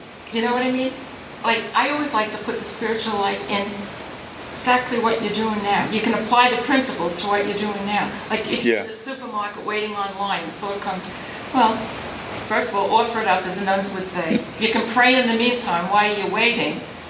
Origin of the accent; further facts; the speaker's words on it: Ireland; And being Irish, we were raised with a sense of humor.